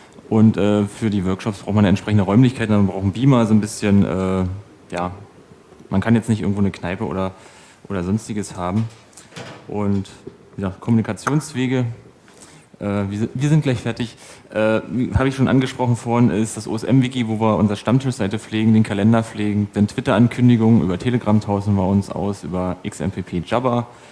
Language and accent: German; Brandenburg, Germany; ich komme aus dem Brandenburger Teil